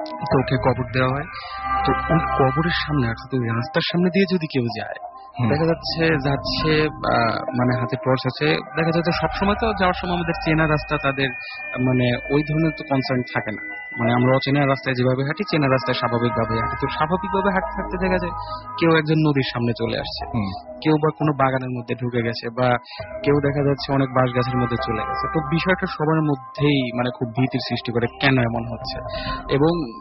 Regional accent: Pabna, Rajshahi Division, Bangladesh; now in India; আমি এসেছি মধ্যপ্রদেশ থেকে, আমার হোম টাউন পাবনা।

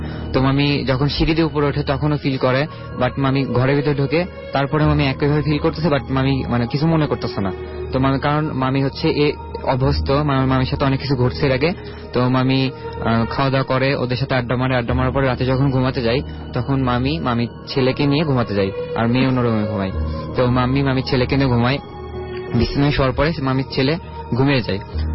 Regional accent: Dhaka, Dhaka Division, Bangladesh; আমি মিরপুর এক থেকে আসছি।

